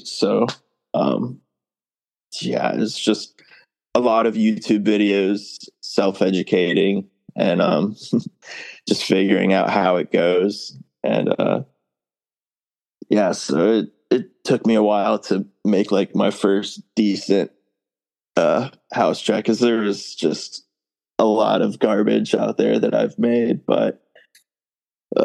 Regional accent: Southport, North Carolina, United States; So originally I'm from Southport, North Carolina.

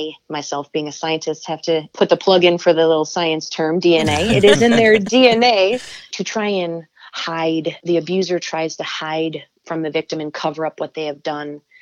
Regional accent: Midwest, United States; I come from the Midwest, born and raised in the Midwest.

